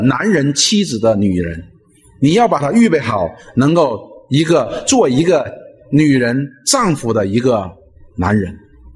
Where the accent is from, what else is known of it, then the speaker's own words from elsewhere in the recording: China; 所以我们中国人呢，实际上是有些时候呢会有一些问题的